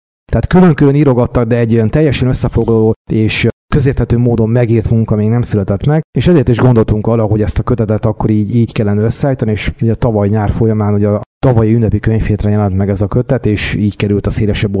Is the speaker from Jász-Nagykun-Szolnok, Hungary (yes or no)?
yes; Jász-Nagykun-Szolnok, Hungary; Én viszont jász vagyok, tehát mivel később érkeztünk, ugye valamikor a tatárjárás előtti esztendőben a kunokkal együtt